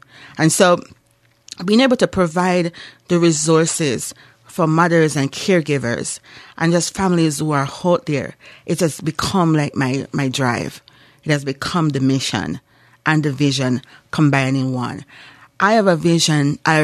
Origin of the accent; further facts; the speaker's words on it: Jamaica; When I grew up in Jamaica, and this is the job I did.